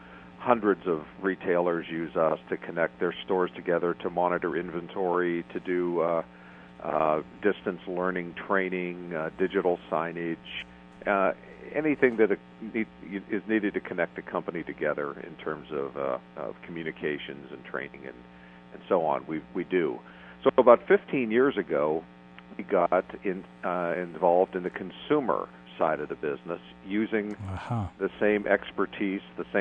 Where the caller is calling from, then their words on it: Germantown, Maryland, United States; We are based in Germantown, Maryland, which is suburban Washington, D.C., about 30 miles north of Washington, D.C.